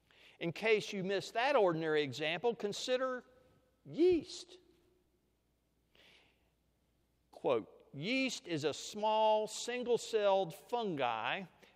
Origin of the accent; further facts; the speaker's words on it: Louisiana, United States; now in Lufkin, United States; I grew up in Louisiana